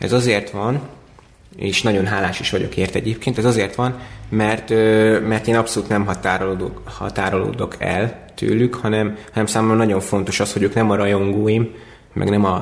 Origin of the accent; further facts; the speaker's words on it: Kazincbarcika, Borsod-Abaúj-Zemplén, Hungary; born there; now in Budapest, Hungary; mentem Kazincbarcikán a busszal, ott születtem, az az első számú otthonom Budapest után